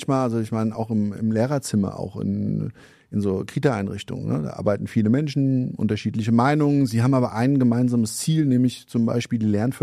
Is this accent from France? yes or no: yes; Grand Est, France; Europäische Union, gar kein Problem, wir kommen aus dem Elsass.